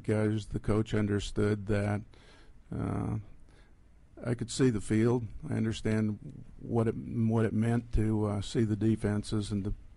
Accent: Boulder City, Nevada, United States; Boulder City, Nevada.

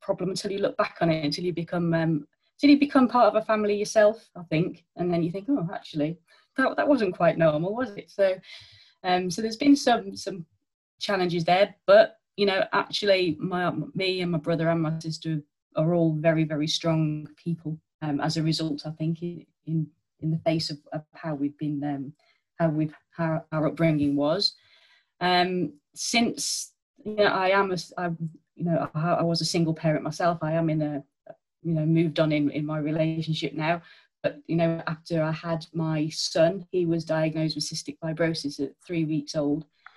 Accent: Stafford, West Midlands, United Kingdom; now in Birmingham, United Kingdom; even though I live in Birmingham now, I grew up in Stafford, which is quite a bit, it's a bit of a boring market town, really, where everybody knows everybody else, but there isn't work there. And I grew up in a Catholic community with a single parent.

